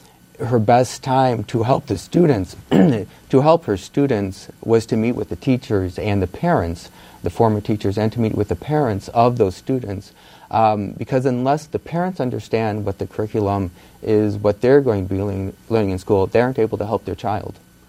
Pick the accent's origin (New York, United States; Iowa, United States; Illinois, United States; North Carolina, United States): Illinois, United States; Well, I grew up outside of Chicago, and I graduated from a high school of 4,200 students.